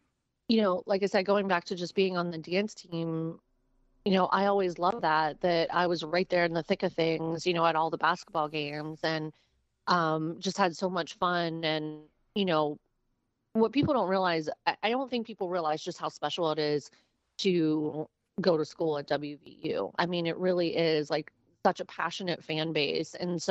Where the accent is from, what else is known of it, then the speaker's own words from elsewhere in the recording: Mapletown, Pennsylvania, United States; I am from a very tiny, don't blink, you'll miss it, town in southwestern Pennsylvania, Mapletown, Pennsylvania. And it's literally right over the border from Morgantown, West Virginia.